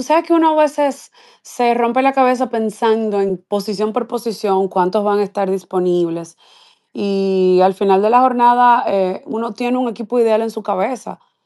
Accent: Dominican Republic; No hemos tenido la oportunidad como dominicanos

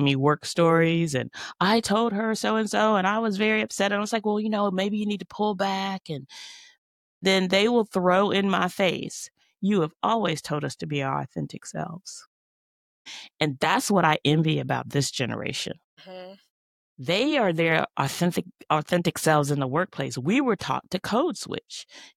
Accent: the South, United States; I actually believe I learned that skill growing up in the South.

